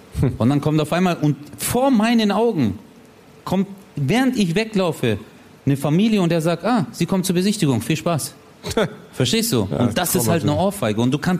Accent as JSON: {"language": "German", "country": "Germany", "tie": "born or raised there", "said": "ich habe ja trotzdem hier 99,99% meiner Kindheit, meiner Jugend war einfach perfekt in Deutschland. und ist auch meine Heimat und ist auch da, wo ich mich beheimatet fühle und ich gehöre hierher"}